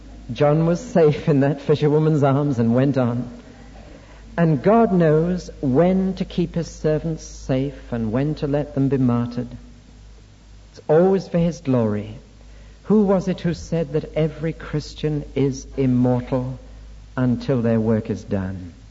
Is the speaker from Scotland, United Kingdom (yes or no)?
no; Newcastle upon Tyne, North East England, United Kingdom; And it was in my hometown, away on the quayside in Newcastle-on-Tyne